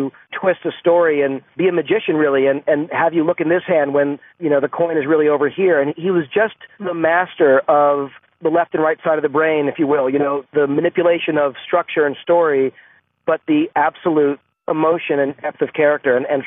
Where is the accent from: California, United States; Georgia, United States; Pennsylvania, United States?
California, United States; Los Angeles; I was a kid, and growing up in Los Angeles, The Twilight Zone was on twice a day on Channel 5.